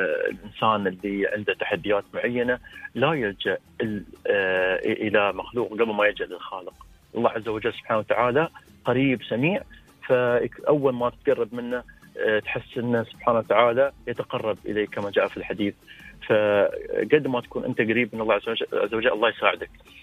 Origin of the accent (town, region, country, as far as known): United Arab Emirates